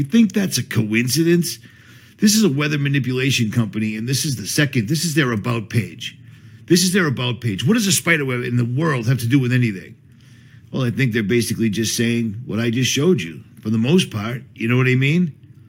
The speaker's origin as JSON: {"language": "English", "region": "Northeast", "country": "United States", "said": "I'm from the Northeast. I'm used to riding my mountain bike in the snow."}